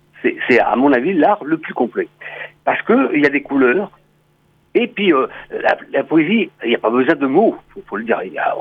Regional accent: Portsall, Brittany, France; born there; now in Plougastel-Daoulas, France; Je suis né à Port-Chal, même village d'ailleurs que … Ensuite, mes arrière-grands-parents étaient originaires de Molène. Donc, j'ai eu aussi un studio à Molène. Et j'habite actuellement à Plougastel, dans la rade de Brest.

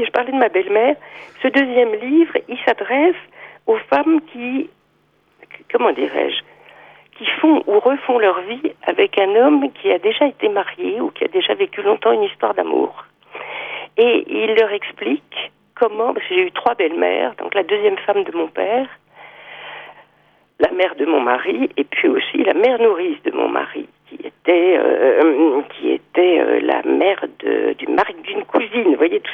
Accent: Brittany, France; Et je lui ai répondu « Mais je suis bretonne !»

